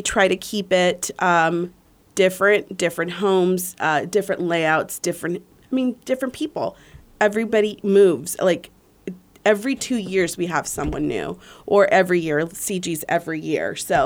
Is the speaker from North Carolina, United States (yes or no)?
no; Brownsville, Texas, United States; But I am originally from Brownsville, Texas.